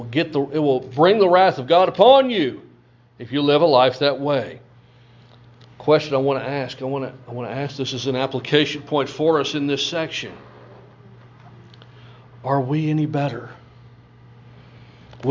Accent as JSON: {"language": "English", "town": "Olathe", "region": "Kansas", "country": "United States", "tie": "born or raised there", "said": "When I was a kid growing up, I grew up in Olathe, Kansas."}